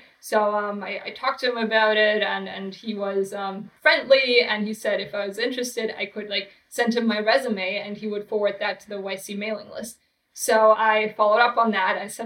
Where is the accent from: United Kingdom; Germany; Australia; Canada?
Germany; So I'm originally from Germany. I honestly have never been to Silicon Valley before until 2014. And I was working at a few different startups in Europe, in Berlin and in Zurich.